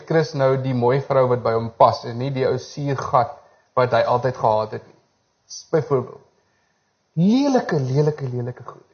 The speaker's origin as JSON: {"language": "Afrikaans", "town": "Cradock", "region": "Eastern Cape", "country": "South Africa", "tie": "born or raised there"}